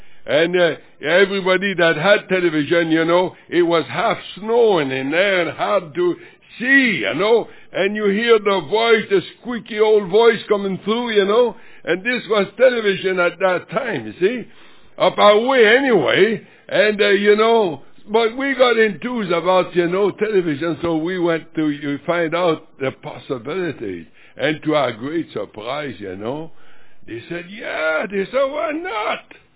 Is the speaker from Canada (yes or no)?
yes; Elliott Lake, Ontario, Canada; also born or lived in Tree River; I was raised, I grew up out there, although I was born in Tree River, but you know, I was still in Elliott Lake